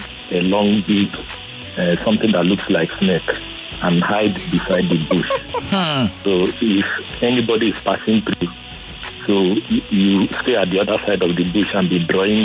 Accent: Abia, Nigeria; because I was brought up around Abia State

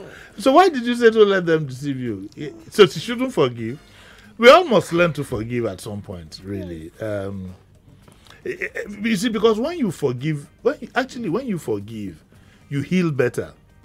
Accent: Nigeria; I'm proud as a Nigerian of that movie. I'm very, very proud.

